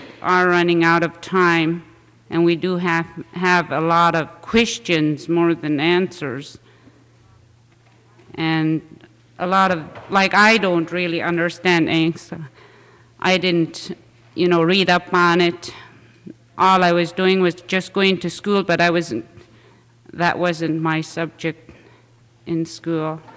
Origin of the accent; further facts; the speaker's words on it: Hughes, United States; I'm from Hughes, and I'd just like to reaffirm everything that's been said